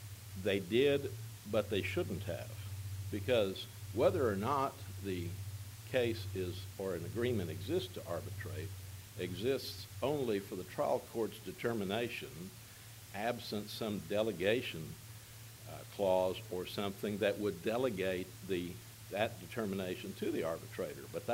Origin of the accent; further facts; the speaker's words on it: Fort Worth, Texas, United States; from Fort Worth